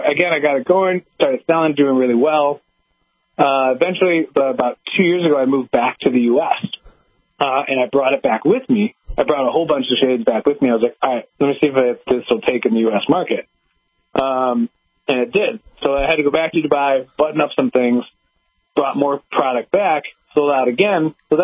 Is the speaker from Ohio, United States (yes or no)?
yes; Toledo, Ohio, United States